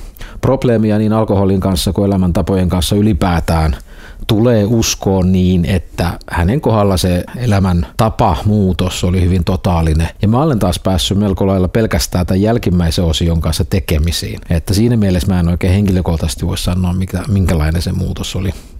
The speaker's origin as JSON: {"language": "Finnish", "town": "Turku", "region": "Southwest Finland", "country": "Finland", "tie": "born or raised there", "said": "Mä oon kotosin Turusta, eli on syntysi Kivikartion tiellä Turussa asfaltin keskellä."}